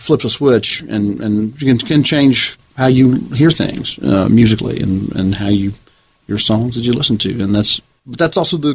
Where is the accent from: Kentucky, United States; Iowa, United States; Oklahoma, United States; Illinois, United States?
Kentucky, United States; now in Tennessee, United States; Kentucky, originally.